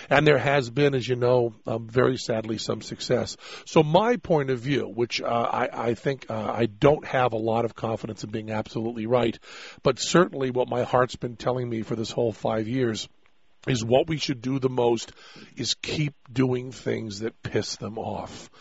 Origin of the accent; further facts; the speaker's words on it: Massachusetts, United States; And I grew up in Massachusetts, and that license plate, live free or die, is the most powerful American radical statement.